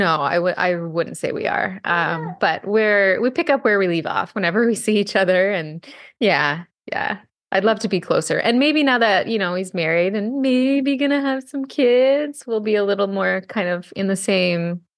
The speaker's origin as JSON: {"language": "English", "region": "Ontario", "country": "Canada", "tie": "born or raised there", "said": "we're gearing up to go on a trip back to my hometown in Ontario."}